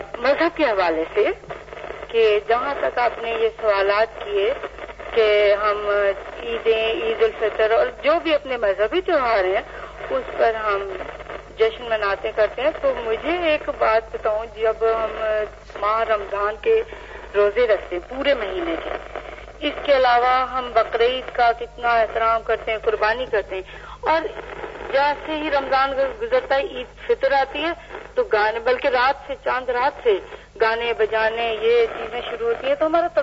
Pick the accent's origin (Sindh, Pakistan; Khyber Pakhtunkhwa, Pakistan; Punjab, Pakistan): Punjab, Pakistan; Lahore; میرا تعلق بھی لاہور سے ہے لیکن بچپن میرا گزرا ہے، کافی عرصے سے میں یہاں پر ہوں تو سندھ میں یادیں رہ گئی ہیں.